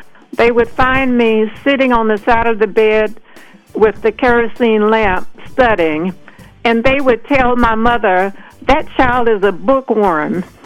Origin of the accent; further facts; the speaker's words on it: Georgia, United States; Because when I grew up in South Georgia, the Ku Klux Klan was hard on us black people.